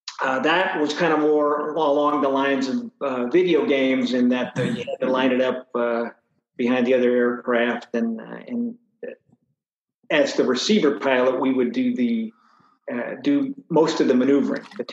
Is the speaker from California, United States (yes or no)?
yes; California, United States; I was born and raised in California, right in the Bay Area.